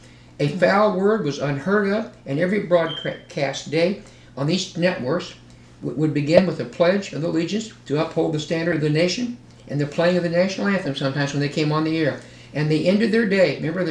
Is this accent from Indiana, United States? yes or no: yes; Indianapolis, Indiana, United States; also born or lived in California; I grew up in Indianapolis, Indiana, and part of California for a while.